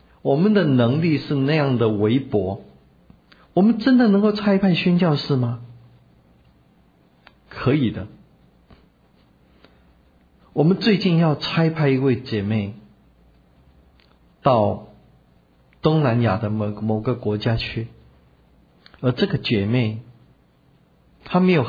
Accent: China; 虽然我是一个中国人，

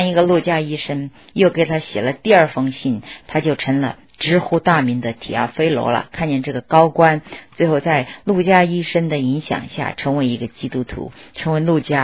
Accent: China; moved away; 我们中国人只要吃饭的都知道盐的功用哈。我小的时候在国内的时候，家里每年到过年的时候都会腌腊肉

